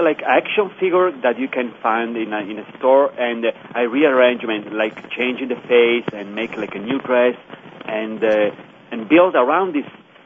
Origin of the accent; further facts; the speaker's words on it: Italy; moved away as an adult; now in Brooklyn, United States; I'm in New York City right now. I'm living in Brooklyn. I moved here 3 years ago from Italy and tried to build a new career here.